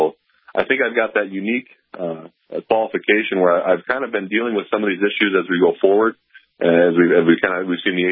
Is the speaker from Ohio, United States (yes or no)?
no; Grand Forks, North Dakota, United States; also born or lived in Bismarck; I'm a lifelong North Dakotan. I was born out in Bismarck and kind of raised here in Grand Forks. That's where I'm at today. My parents moved out here when I was five, so I grew up here